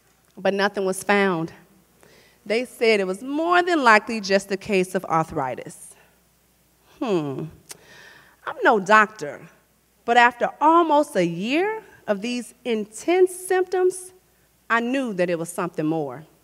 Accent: Chicago, Illinois, United States; summer, I expanded my work to Chicago. It was fun, exciting, and a really big deal. I was going back to my hometown to serve the very community that was the foundation to who I had become.

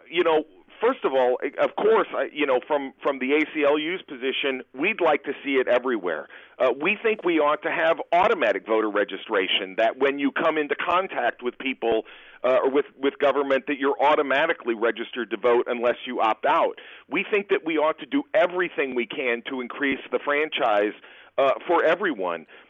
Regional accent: Illinois, United States; I grew up in Iroquois County, which is one of those smaller counties

